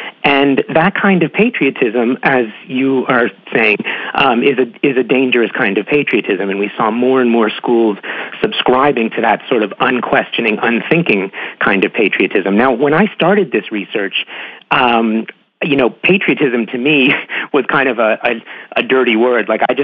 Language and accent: English; New York, United States; now in Ottawa, Canada; I'm from New York originally. I'm living in Ottawa, Canada now. But I was in New York during 9/11.